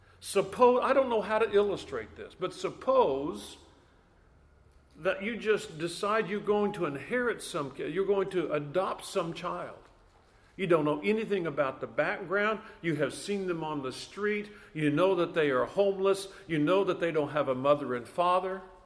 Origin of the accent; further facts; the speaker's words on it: Florida, United States; I'm from Florida, and I'm up here in the woods of Vermont